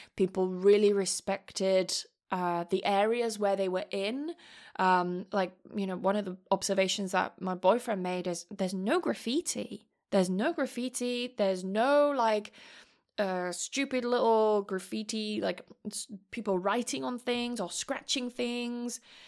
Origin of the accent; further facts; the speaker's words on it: England, United Kingdom; That's because I grew up in England, of course. I'm gonna meet more assholes from England because I'm from there.